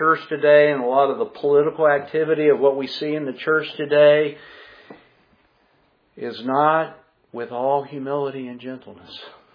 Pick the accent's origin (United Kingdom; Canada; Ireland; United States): Ireland; Well, I'm Irish, and Irish people just get mad.